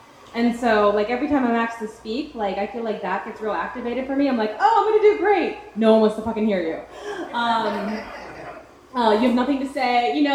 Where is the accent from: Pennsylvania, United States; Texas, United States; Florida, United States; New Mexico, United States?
Pennsylvania, United States; Pittsburgh; So I'm from Pittsburgh, PA. I grew up in Pittsburgh. I've never lived anywhere else.